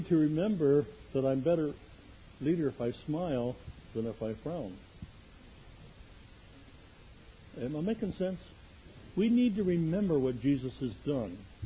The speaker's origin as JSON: {"language": "English", "town": "Tbilisi", "country": "Georgia", "tie": "born or raised there", "second_language": "English", "moved": "yes", "lives_now": "United States", "said": "and most of the information when I was younger flickered on the screen of a small theater in my hometown of Tbilisi."}